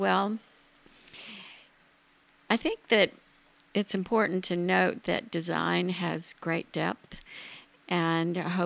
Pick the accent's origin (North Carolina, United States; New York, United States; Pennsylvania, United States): North Carolina, United States; Charlotte; I started in Charlotte, my hometown, after graduating from the University of North Carolina at Chapel Hill